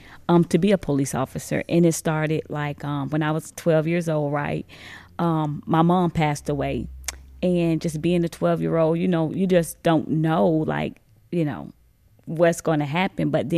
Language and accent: English; Jacksonville, Florida, United States; I'm from Jacksonville, Florida.